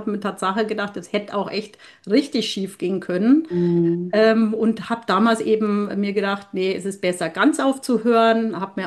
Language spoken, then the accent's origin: German; Bavaria, Germany; now in Berlin, Germany; ich komme aus Berlin. Ursprünglich natürlich eher aus Bayern, aus dem Süden. Das hört man ja vielleicht noch an meinem Dialekt. Aber ich bin jetzt schon seit 20 Jahren in Berlin.